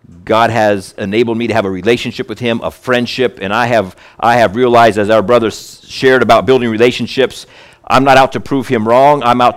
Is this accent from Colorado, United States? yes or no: no; Kelowna, Iowa, United States; And I grew up in Kelowna, Iowa.